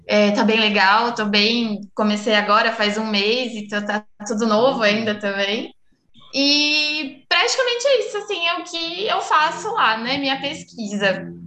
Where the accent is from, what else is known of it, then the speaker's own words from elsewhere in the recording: Ribeirão Pires, São Paulo, Brazil; Eu sou de Ribeirão Pires, esqueci de falar. Eu moro mais para a parte do Grande ABC, né, de São Paulo. Não sou de São Paulo mesmo, então eu moro em casa